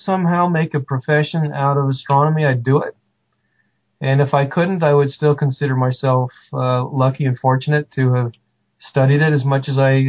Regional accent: Delta, Utah, United States; Well, I grew up in Delta, Utah, which has incredibly dark skies.

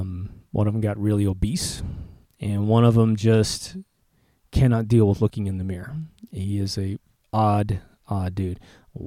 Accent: Kansas, United States; I'm going to go back to the Midwest, in the United States of America. I grew up in Kansas, and in Kansas, what was really interesting about my small little town was that we had all races represented

